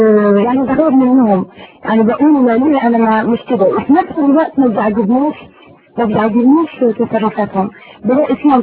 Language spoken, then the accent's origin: Arabic; Morocco; أنا من عائلة يعني من المغرب، أصلي من المغرب، ومن عائلة يعني كباقي العائلات في المغرب عائلة، بس يعني عائلة عادية، ويعني الإسلام بالنسبة لهم هو في يعني صوم رمضان والصلاة.